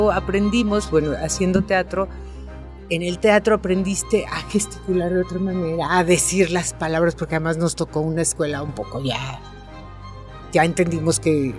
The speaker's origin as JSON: {"language": "Spanish", "region": "Sinaloa", "country": "Mexico", "said": "soy de Sinaloa, no se asusten"}